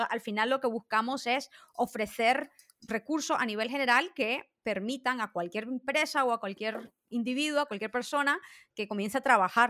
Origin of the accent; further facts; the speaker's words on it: Nicaragua; moved away as an adult; yo desde antes trabajaba también en mi país. Yo soy originalmente de Nicaragua, entonces antes de ir a estudiar a Salamanca